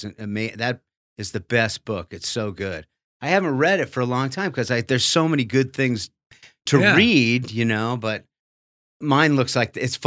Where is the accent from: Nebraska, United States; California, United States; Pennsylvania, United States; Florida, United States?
California, United States; moved away as an adult; now in New York, United States; I'm living in New York. I just got into New York. I'm born and raised in California. I'm not used to cold weather at all, right?